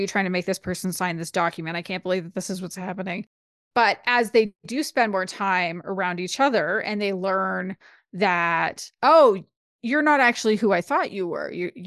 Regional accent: Canada; What is your official recommendation this week from my home country?

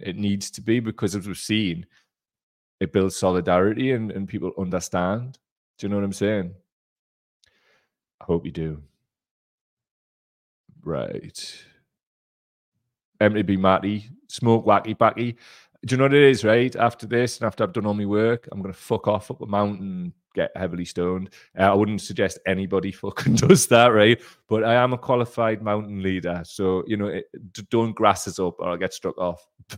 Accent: Gateshead, North East England, United Kingdom; He said frickin', but I'm from Gateshead.

